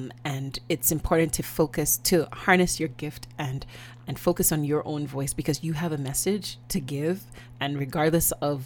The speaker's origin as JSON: {"language": "English", "country": "Nigeria", "said": "and obviously I'm Nigerian"}